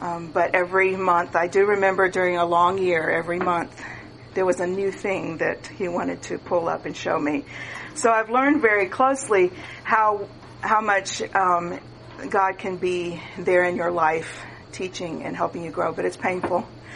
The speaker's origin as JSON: {"language": "English", "region": "Virginia", "country": "United States", "tie": "born there", "also_born_or_lived": "South", "said": "I'm a Southerner. I was born in Virginia and lived in the South. See, Southerners think that's important."}